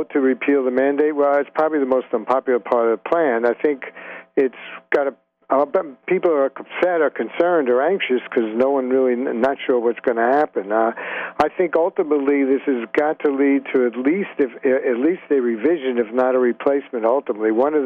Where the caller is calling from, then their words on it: Reston, Virginia, United States; I'm from Northern Virginia and Reston, Virginia, a little about 20 miles west of Washington, D.C.